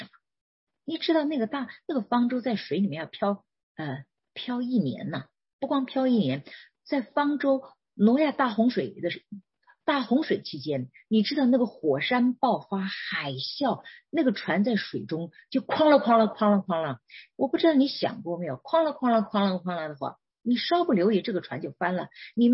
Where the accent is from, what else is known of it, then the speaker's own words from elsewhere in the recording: China; 你知道我们中国人为什么不愿意读？就因为我们没有契约精神，我们讨厌这些繁琐的东西。